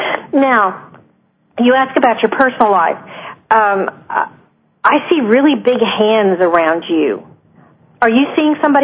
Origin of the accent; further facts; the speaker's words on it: Texas, United States; The bluebonnets in Texas, and I'm from Central Texas, the bluebonnets in Texas usually bloom around Easter